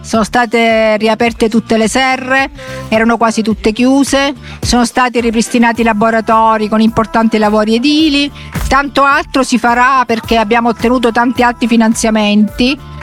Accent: Aeolian Islands, Sicily, Italy; now in Rome, Italy; Io non sono romana, arrivo dalle Isole Eolie, però Roma mi ha accolta con molto affetto.

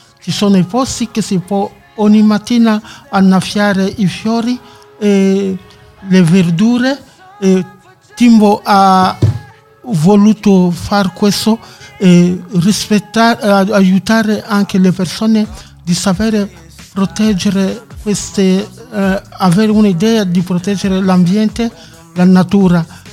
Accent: Angola; also born or lived in South Africa; now in Rome, Italy; Io vengo dall'Angola, però di certo ho lasciato Sudafrica nel 1993

